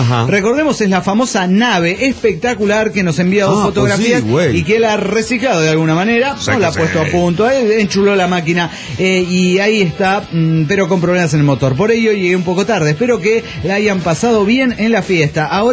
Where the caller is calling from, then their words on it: San Luis, Argentina; de San Luis, Argentina.